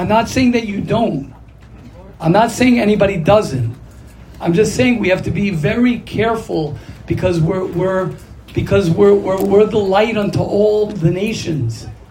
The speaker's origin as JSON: {"language": "English", "country": "Israel", "said": "I want to stay so, I'm just here from Eretz Yisrael a couple days."}